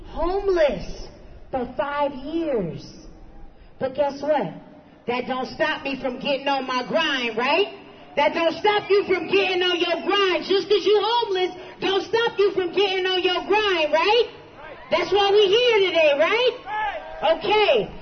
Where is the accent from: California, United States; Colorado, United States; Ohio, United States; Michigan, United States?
California, United States; San Francisco; now in Oakland, United States; I'm from San Francisco, California, but I'm an Oakland resident.